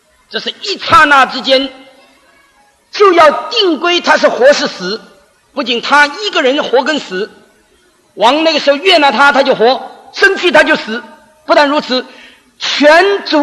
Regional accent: China; 包括我们中国人最喜欢吃饭

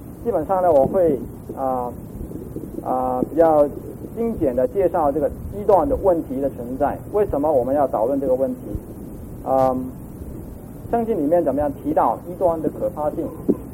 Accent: Hong Kong; Chinese is a second language; 因为我觉得我从香港来，你们听我的国语是很辛苦， 有人说最怕呢就是听广东人讲国语讲官话

